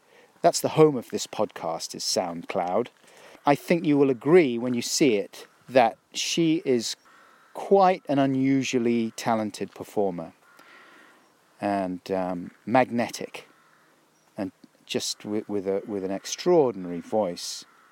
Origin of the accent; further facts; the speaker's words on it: Clapham, London, United Kingdom; See, I grew up down in South London, Clapham.